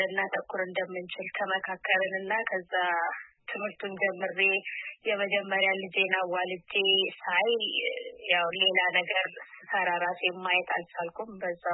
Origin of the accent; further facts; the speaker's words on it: Ambo, Oromia, Ethiopia; also born or lived in Ginde Beret, West Shewa; የተወለድኩት በምዕራብ ሸዋ ዞን ግንደበረት ወረዳ ውስጥ ነው። ያደግኩት ደግሞ አምቦ ከተማ ነው። ሀይ ስኩልም አንደኛ ደረጃ ትምህርትም የጨረስኩት እዛው ነው።